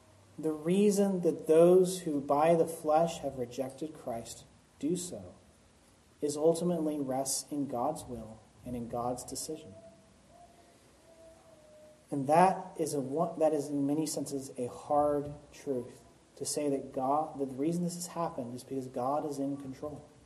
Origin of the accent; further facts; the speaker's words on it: Texas, United States; I grew up in East Texas, and you all know that.